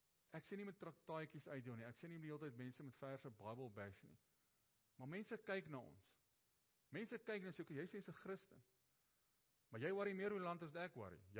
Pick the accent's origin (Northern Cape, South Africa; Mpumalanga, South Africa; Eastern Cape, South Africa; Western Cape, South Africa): Mpumalanga, South Africa; Ermelo; born there; also born or lived in East Rand; now in West Rand, South Africa; Ek is in Suid-Afrika in Ermelo gebore. Ek het Oosrand toe gaan, ek is nou in die Wesrand.